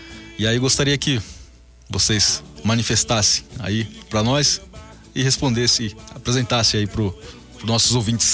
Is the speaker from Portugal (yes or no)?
no; Mato Grosso, Brazil; lá no meu estado, Mato Grosso, né?